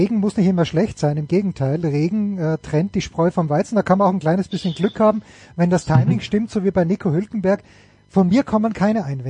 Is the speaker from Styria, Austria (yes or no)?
yes; Kreuzberg, Styria, Austria; Jedenfalls in der Steiermark, nicht weit von Judenburg, aber auch nicht weit von Kreuzberg, wo ich her bin.